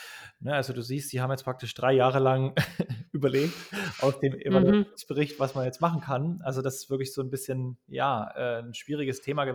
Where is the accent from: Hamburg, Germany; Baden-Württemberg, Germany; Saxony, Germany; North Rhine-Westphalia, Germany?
Saxony, Germany; Dresden; ich komme aus Dresden